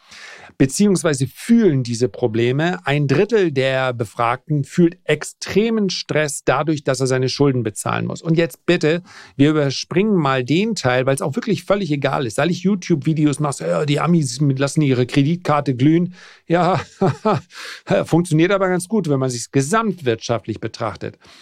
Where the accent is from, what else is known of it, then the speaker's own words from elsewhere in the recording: Northern Germany, Germany; Als Norddeutscher ist man ja jetzt auch nicht die geborene Lebensfreude.